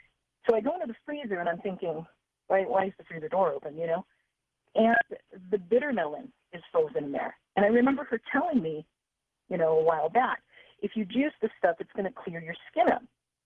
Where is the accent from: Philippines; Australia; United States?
Philippines; And also growing up in the Philippines, my mother was friends with a faith healer who used to do something similar.